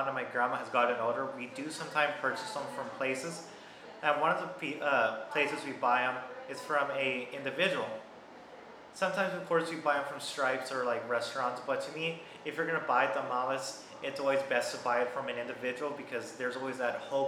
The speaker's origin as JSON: {"language": "English", "town": "Robstown", "region": "Texas", "country": "United States", "said": "I'm from Robstown."}